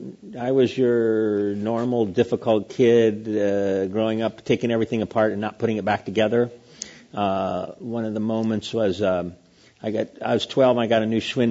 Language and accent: English; Ohio, United States; But I was from Ohio and a family of basically blue-collar people other than my father.